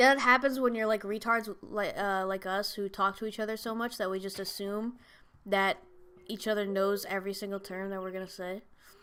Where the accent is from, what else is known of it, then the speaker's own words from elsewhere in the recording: New York, United States; Well, I'm technically not Californian. I'm a New Yorker.